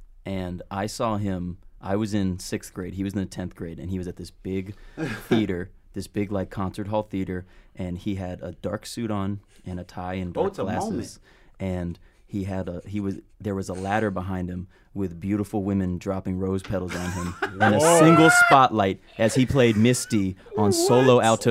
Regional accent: Montgomery, Alabama, United States; So I'm from Montgomery, Alabama.

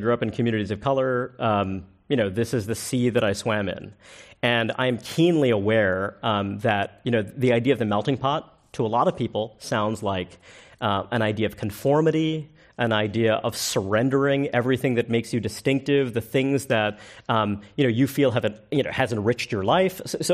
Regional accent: Brooklyn, New York, United States; you know, I'm not from San Francisco, I'm from Brooklyn, New York

